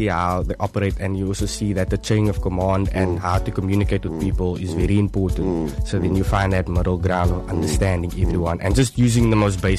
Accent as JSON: {"language": "English", "town": "Paarl", "region": "Western Cape", "country": "South Africa", "tie": "born or raised there", "said": "I was bored here in the Paul Hospital, and I lived in Amsloof most of my life."}